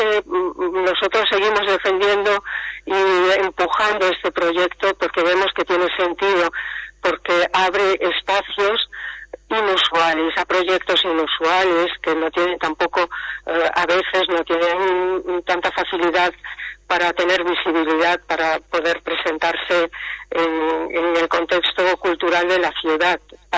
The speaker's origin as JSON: {"language": "Catalan", "region": "Galicia", "country": "Spain", "second_language": "Catalan", "moved": "yes", "lives_now": "Barcelona, Spain", "said": "jo soc de Barcelona, encara que parlo una mica difícil, una mica català, però parlo, i sí, sí, bueno, soc en gallega, però bueno, considero de Barcelona perquè porto molts anys aquí."}